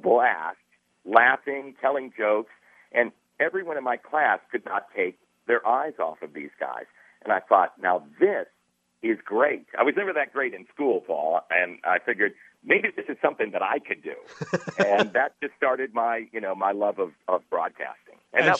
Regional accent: Connecticut, United States; my class, grammar school class, went on a tour of a radio station in my home state in Connecticut.

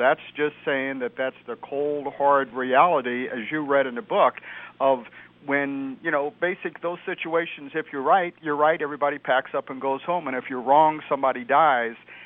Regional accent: Granite City, Illinois, United States; I come from Granite City, Illinois. I went to Southern Illinois University. I have the Midwestern values that all of your listening audience, I share the same values because I grew up in the same area.

